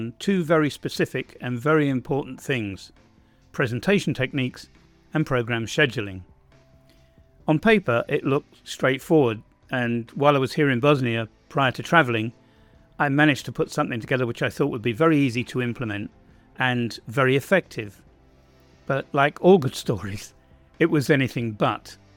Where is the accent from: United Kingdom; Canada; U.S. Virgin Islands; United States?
United Kingdom; England; now in Balkans; otherwise known as an Englishman in the Balkans.